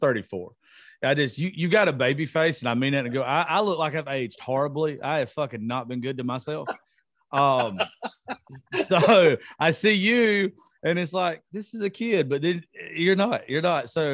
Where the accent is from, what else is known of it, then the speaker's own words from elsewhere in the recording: Georgia, United States; I started off drinking Jim Beam because I'm from Georgia.